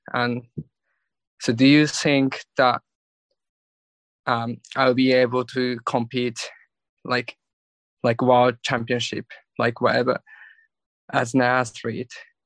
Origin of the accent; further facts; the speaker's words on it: Japan; English is a second language; from Japan. I'm 23 years old.